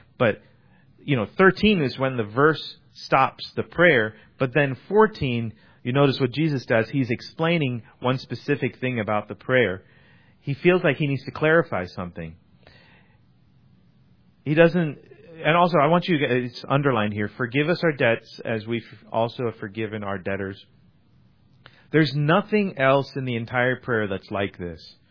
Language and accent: English; India; I'm from India. I can say this.